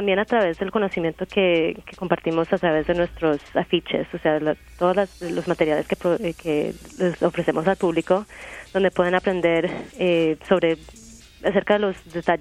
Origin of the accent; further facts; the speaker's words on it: Colombia; yo soy colombiana